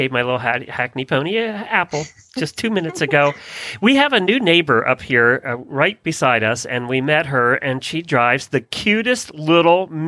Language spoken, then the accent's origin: English; Pennsylvania, United States; You know, I imagine it was like the Amish when I grew up in Lancaster County.